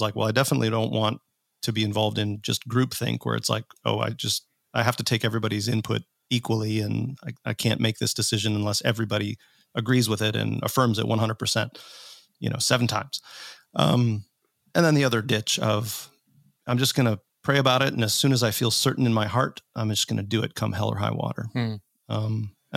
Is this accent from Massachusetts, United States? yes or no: no; Minnesota, United States; now in Indiana, United States; Although the irony is, when I grew up in Minnesota, and you didn't call